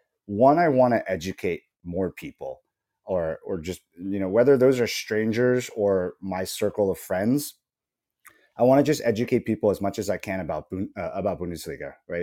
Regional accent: United States; I've been following Werder for two or so years now, and there's still stuff to me as an American that just doesn't make any sense.

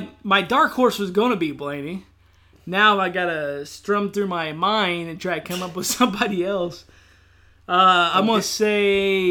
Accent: the South, United States; yeah, I'm from the South.

